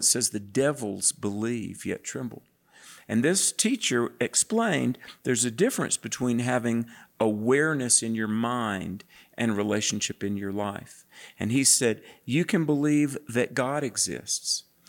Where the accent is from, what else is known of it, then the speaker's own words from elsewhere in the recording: North Carolina, United States; I grew up in the South, and they call it the Bible Belt. And there's a church just about on every corner.